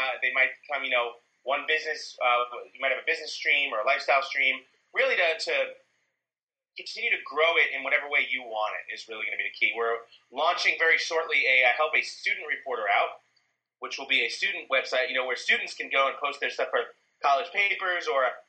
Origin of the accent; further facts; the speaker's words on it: New York, United States; now in Dayton, United States; I think it's funny. I'm from New York. So everything, whenever I describe any city outside of New York, it always starts with smaller.